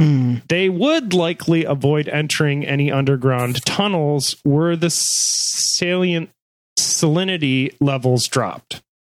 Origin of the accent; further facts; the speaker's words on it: Michigan, United States; Like growing up in Michigan and going to like freshwater lakes pretty much my whole life